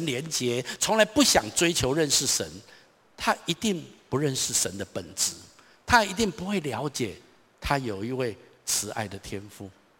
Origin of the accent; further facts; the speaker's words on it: Taichung, Taiwan; 我从小在台中长大，我读立新国小、双十国中、台中一中、东海大学